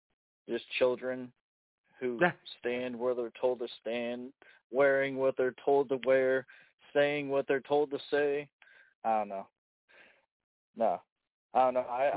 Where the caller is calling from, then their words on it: Illinois, United States; Central Illinois.